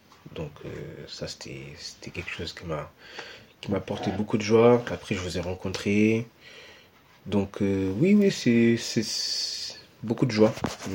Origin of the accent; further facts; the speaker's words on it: Portugal; j'ai 26 ans et je viens du Portugal.